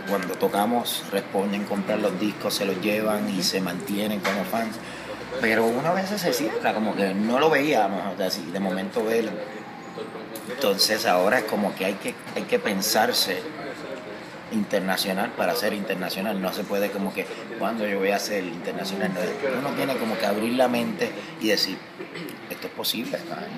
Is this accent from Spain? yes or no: no; Puerto Rico; obviamente somos puertorriqueños y todo lo que se escucha es música urbana